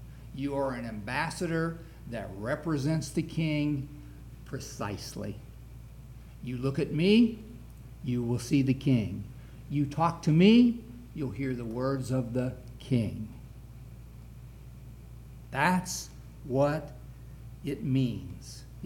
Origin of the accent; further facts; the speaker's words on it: West Virginia, United States; Even though you're a Gentile, even though I'm a hillbilly from West Virginia, God still considers me an occupant of Zion.